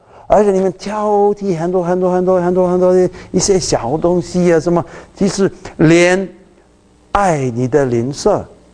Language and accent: Chinese; Taiwan; 他的口音跟我们台湾。跟我们台湾人有一点不一样啊